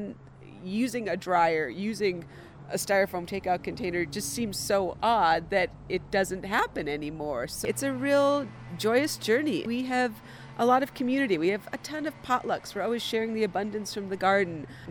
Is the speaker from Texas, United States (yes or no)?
no; Wisconsin, United States; We're from Wisconsin, so of course there's good cheese on the plate